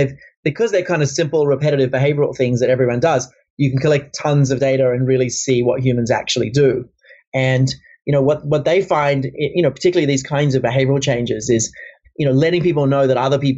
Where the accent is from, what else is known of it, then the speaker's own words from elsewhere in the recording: Australia; I'm originally Australian. I used to fly a lot from Sydney to New York